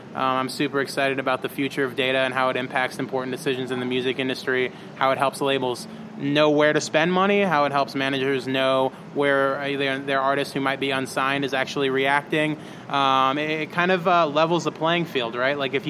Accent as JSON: {"language": "English", "town": "Chicago", "region": "Illinois", "country": "United States", "tie": "born or raised there", "also_born_or_lived": "New York", "said": "I was born in New York, little bit raised on the East Coast for 8 years, and then was really raised in Chicago."}